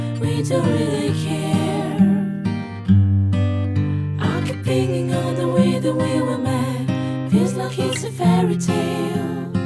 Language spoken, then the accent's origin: Greek; Greece; also born or lived in New York, United States; Δηλαδή, όταν ήμουν στη Νέα Υόρκη. Εντάξει, ακούγα τα ελληνικά μου, λέω θα βγάλω έναν ελληνικό δίσκο. Είμαι Ελληνίδα και θέλω να έχω στο βιογραφικό μου και έναν ελληνικό δίσκο.